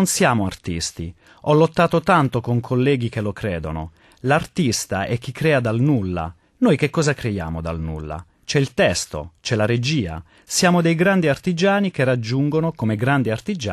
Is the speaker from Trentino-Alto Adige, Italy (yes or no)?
no; Florence, Tuscany, Italy; ma io sono fiorentino, non sono mai stato a Venezia.